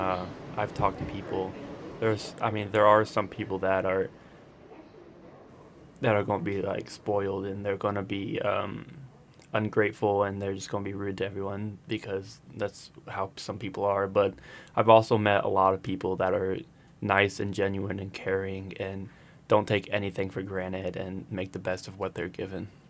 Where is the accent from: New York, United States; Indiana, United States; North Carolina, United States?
Indiana, United States; Carmel; I grew up in a city that is just great in sports